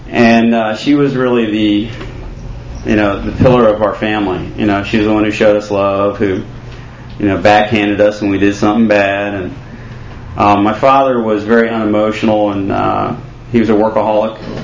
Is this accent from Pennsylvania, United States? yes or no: yes; Pennsylvania, United States; I was born outside of Philly. I don't know if you can tell if I still have my accent or not, but I grew up right outside of Philly.